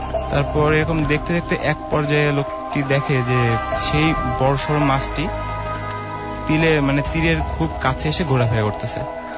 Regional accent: Jessore, Khulna Division, Bangladesh; now in Faridpur, Bangladesh; আমি আসছি ফরিদপুর থেকে, আমার হোম ডিস্ট্রিক্ট হলো যশোর।

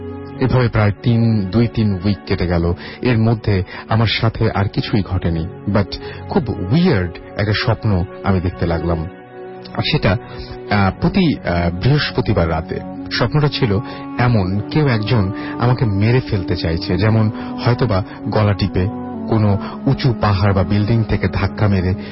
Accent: Chittagong, Chittagong Division, Bangladesh; আমার জন্ম চিটাগাংয়ে এবং 2009 সেখানেই এসএসসি কমপ্লিট করেছি আমি, এবং আমরা কতদিন আমরা কোনোদিন আমাদের ভিলেজ অর্থাৎ বরিশালে যাইনি।

